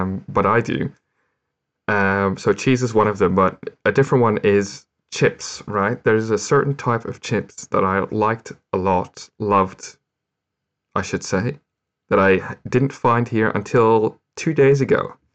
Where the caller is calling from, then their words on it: Melbourne, Victoria, Australia; I'm calling you from Melbourne in Australia.